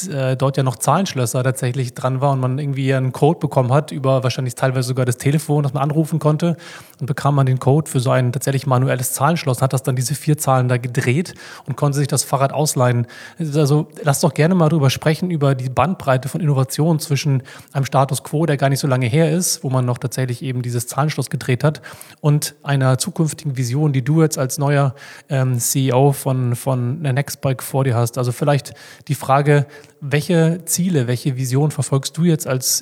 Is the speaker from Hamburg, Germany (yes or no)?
yes; Hamburg, Germany; als Hamburger in Berlin zu sein